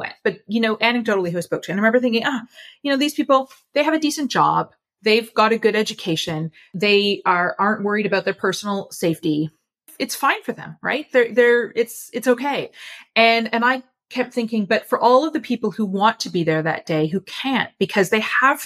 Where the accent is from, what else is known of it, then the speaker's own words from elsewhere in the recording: Canada; I found it hard to believe too, you know, and I, as I said, born and raised in Canada.